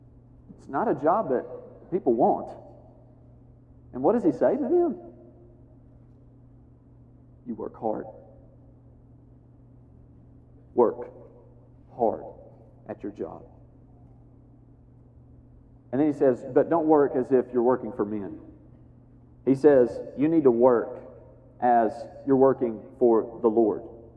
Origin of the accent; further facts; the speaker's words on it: Alabama, United States; that happened a lot where I grew up in Alabama. People learn trades, and we need those jobs too.